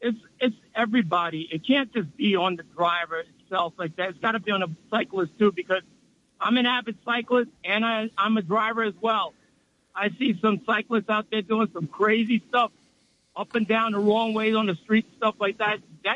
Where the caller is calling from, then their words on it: New Jersey, United States; I'm calling from New Jersey.